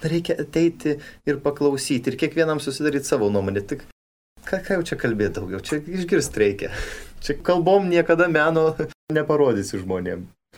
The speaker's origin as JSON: {"language": "Lithuanian", "town": "Tauragė", "region": "Tauragė County", "country": "Lithuania", "tie": "born or raised there", "said": "bet aš augau Tauragėje, tai yra protestantiška mieste, tai yra labiausiai protestantiškas miestas tikriausiai per visą Lietuvą"}